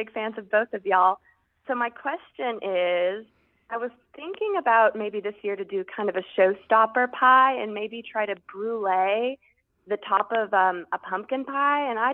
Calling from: Austin, Texas, United States; I am calling from Austin, Texas.

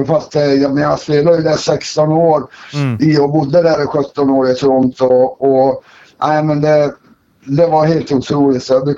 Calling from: Stockholm, Stockholm County, Sweden; Nej, jag är hemma i Stockholm.

